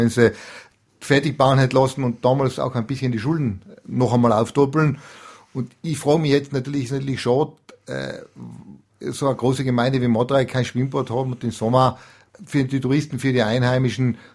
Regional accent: Nikolsdorf, Tyrol, Austria; Ich bin aus Nikolsdorf

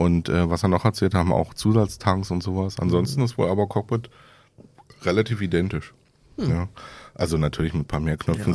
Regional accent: Berlin, Germany; Wir sind ja Berliner

